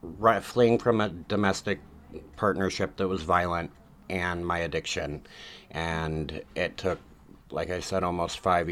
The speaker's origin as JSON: {"language": "English", "town": "Ukiah", "region": "California", "country": "United States", "tie": "born or raised there", "said": "So I was born here in Ukiah, and I was raised pretty much by the system."}